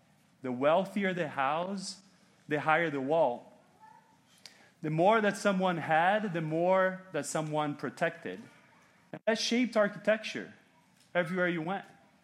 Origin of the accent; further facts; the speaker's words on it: Brazil; When I was growing up in Brazil, there was something that when you would drive around, you would see it all the time.